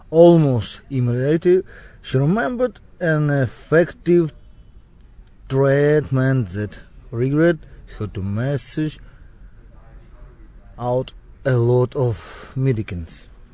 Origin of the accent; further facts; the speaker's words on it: Ukraine; born there; English is a second language; I was born in Ukraine. I'm 29 years old. I studied at the Kyiv Military Lyceum in Ukraine.